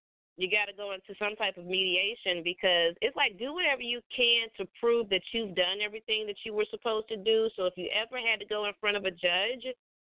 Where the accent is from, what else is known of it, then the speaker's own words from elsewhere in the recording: St. Louis, Missouri, United States; I'm an artist from St. Louis, Missouri.